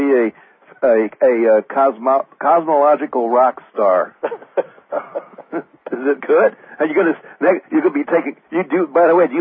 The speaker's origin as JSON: {"language": "English", "town": "Ann Arbor", "region": "Michigan", "country": "United States", "tie": "born there", "said": "I used to be all right because I was born in Ann Arbor"}